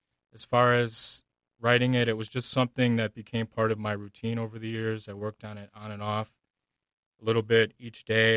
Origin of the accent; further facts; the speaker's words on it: Racine, Wisconsin, United States; my experience growing up in Racine next to my grandma, mixed with our cabin in the North Woods, mixed with, you know, now I live in the historic area of Racine